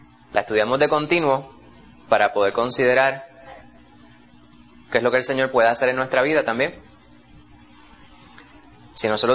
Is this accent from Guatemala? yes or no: no; Puerto Rico; A veces nosotros somos los puertorriqueños, hablamos de manera bien poética, ¿verdad?